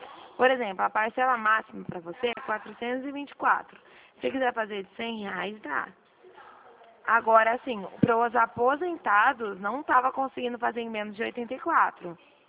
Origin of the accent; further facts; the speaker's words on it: Dracena, São Paulo, Brazil; eu não sou da sua cidade, eu sou aqui de Dracena, tá?